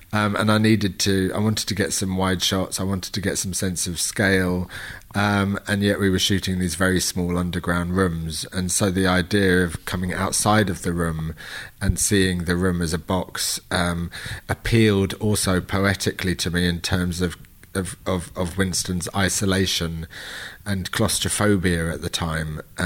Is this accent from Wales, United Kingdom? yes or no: no; London, United Kingdom; We're both from London